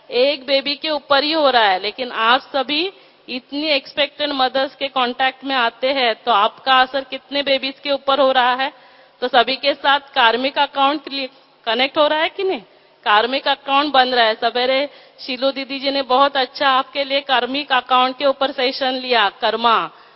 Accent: Maharashtra, India; मैं महाराष्ट्र से हूँ

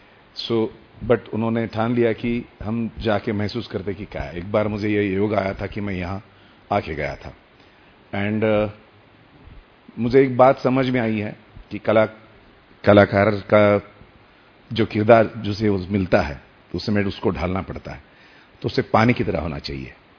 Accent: Pune, Maharashtra, India; मैं पूना से हूं

